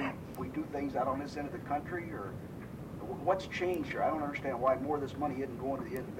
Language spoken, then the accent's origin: English; Midwest, United States; I came here about 35, 36 years ago. I come from the Midwest, where there's a lot of farms.